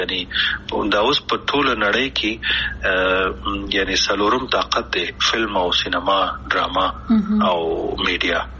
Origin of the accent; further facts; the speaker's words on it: Afghanistan; مونږ کوم افغانان یو چې خپل خپې وهو کنه